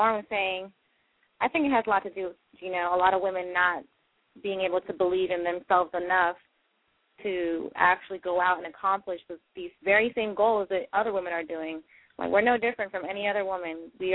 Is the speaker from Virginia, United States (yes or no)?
yes; Fairfax, Virginia, United States; We're from Fairfax, Virginia.